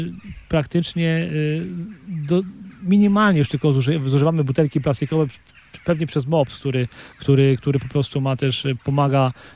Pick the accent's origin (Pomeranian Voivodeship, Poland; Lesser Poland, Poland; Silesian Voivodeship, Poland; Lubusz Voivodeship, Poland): Pomeranian Voivodeship, Poland; Jestem z Janowa, więc dzielnicy Janowo.